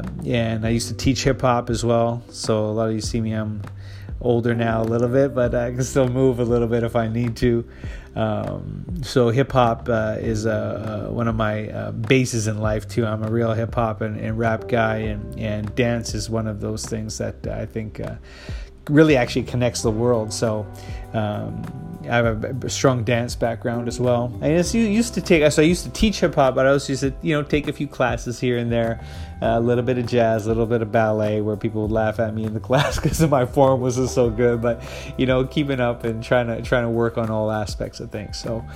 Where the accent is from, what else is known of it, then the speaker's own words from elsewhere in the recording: White Rock, British Columbia, Canada; I'm born and raised in Vancouver, more specifically out in the South Surrey White Rock area is where I grew up. That's my hood out there. That's where I spent most of my life. And now living in downtown.